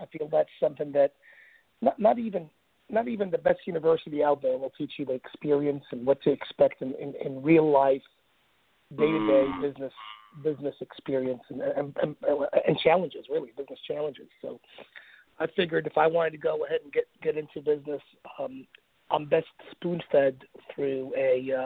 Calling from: San Antonio, Texas, United States; I am calling from Alamo City, Urban Bricks headquarters.

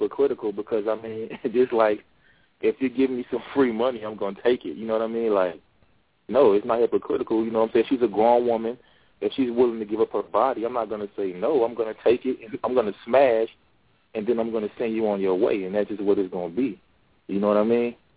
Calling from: Atlanta, Georgia, United States; I'm calling in from Atlanta, Georgia.

